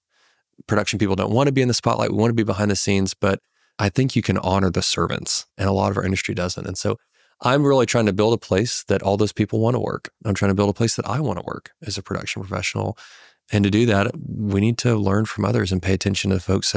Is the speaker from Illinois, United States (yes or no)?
no; Arkansas, United States; We're from Arkansas. I've been in Arkansas my whole life.